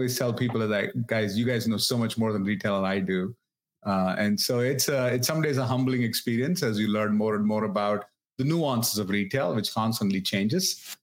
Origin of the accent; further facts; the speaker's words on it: Mumbai, Maharashtra, India; now in United States; So I'm born and raised in India. I grew up in a town called Bombay, Mumbai these days.